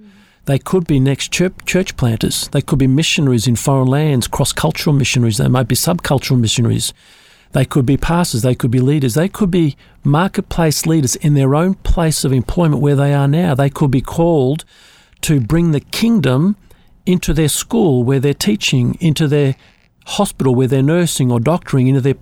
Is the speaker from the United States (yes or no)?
no; Melbourne, Victoria, Australia; born there; my heritage is in Russia. I have pure Russian blood in me, though I was born here in Melbourne.